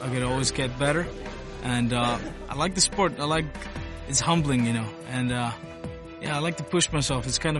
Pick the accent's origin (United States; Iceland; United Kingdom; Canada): Iceland; Western Region; I'm from the west part of Iceland, the Western Peninsula.